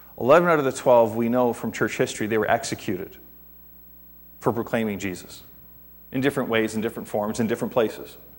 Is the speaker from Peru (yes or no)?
no; Ontario, Canada; I grew up in Waterloo County.